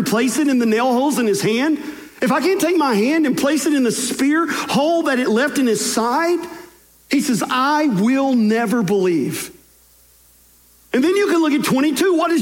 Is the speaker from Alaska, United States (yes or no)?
no; Tennessee, United States; the small little rural high school that I grew up in West Tennessee